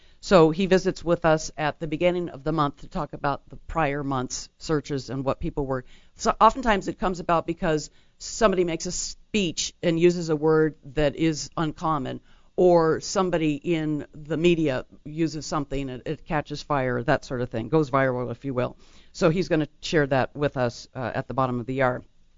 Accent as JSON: {"language": "English", "region": "California", "country": "United States", "said": "I come from California, and that's the language that we speak, or those are the accents, and this is the vocabulary that we use."}